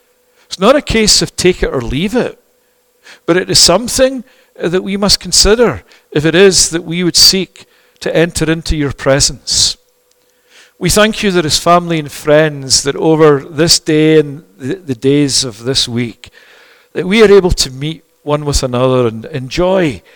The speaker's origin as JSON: {"language": "English", "town": "Toronto", "region": "Ontario", "country": "Canada", "tie": "born or raised there", "said": "And I'm saying, no, I'm not. I'm born and raised in Toronto."}